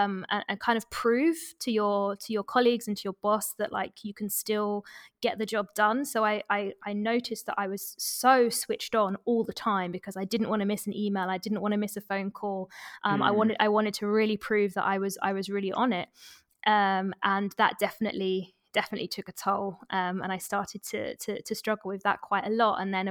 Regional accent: London, United Kingdom; now in Lisbon, Portugal; I mean, I'm from London, where, you know, everything is fast paced.

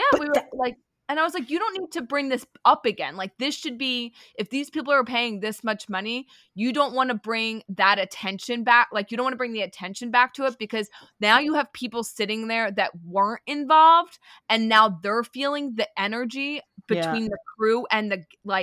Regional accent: Philadelphia, Pennsylvania, United States; if I tell them I'm from Philly, the response is always, damn, every person I meet from Philly is so fucking chill.

